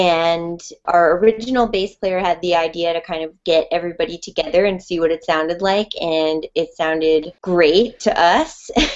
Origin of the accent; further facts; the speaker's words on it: Michigan, United States; No, I'm not. I'm from Michigan, actually.